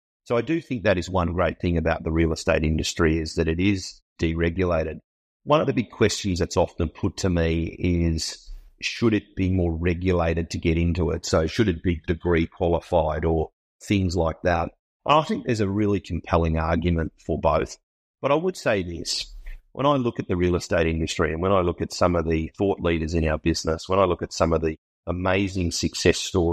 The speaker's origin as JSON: {"language": "English", "town": "Essendon", "region": "Victoria", "country": "Australia", "tie": "born there", "said": "I was born in Essendon in Victoria, and I'm an Essendon supporter."}